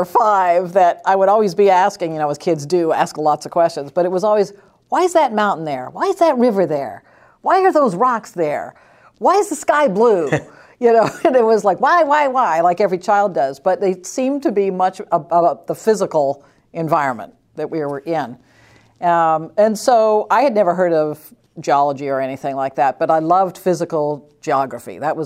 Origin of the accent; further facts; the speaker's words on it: Canada; I'm from Canada.